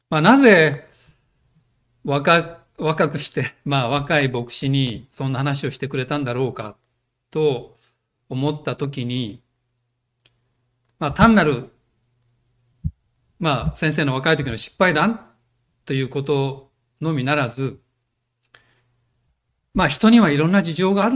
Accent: Fukuoka, Japan; 岡藤先生と私が、福岡県の同じような地域で生まれ育ったものだということが分かりまして、

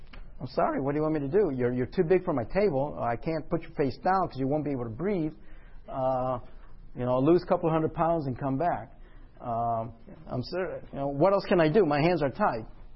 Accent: Michigan, United States; I'm from Michigan. 29% of our population is obese.

